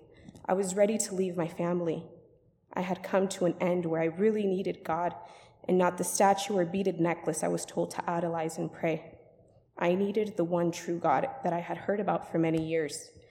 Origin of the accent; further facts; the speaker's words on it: Los Angeles, California, United States; I was born in Los Angeles, California. My parents divorced when I was 7 and I grew up with my father.